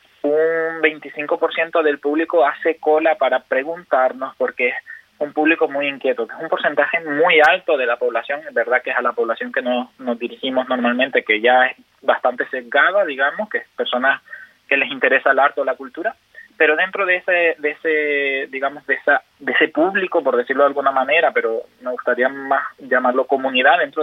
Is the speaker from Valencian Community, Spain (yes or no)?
no; Canary Islands, Spain; somos canarias, somos una identidad, somos un contexto, somos una historia